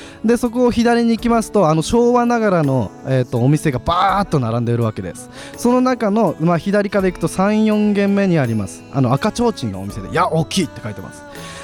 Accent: Akita, Japan; 僕秋田人なんですけども、やっぱり秋田大好きなので、秋田弁を皆さんに覚えてもらおうと思っているわけですよ。

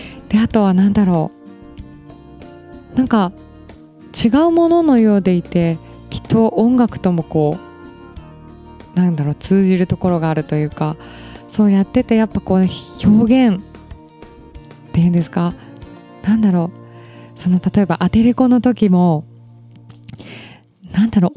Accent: Hamamatsu, Shizuoka, Japan; 地元浜松のなんか映画祭コンペ用のなんかね30分ほどの作品をまあ作ってる方がいて

